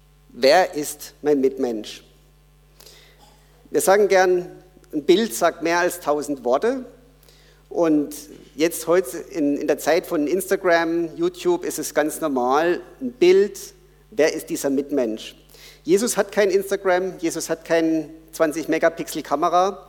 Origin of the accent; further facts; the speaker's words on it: Baden-Württemberg, Germany; accent: Baden; ich hatte einen krassen badischen Dialekt, den keiner verstanden hat.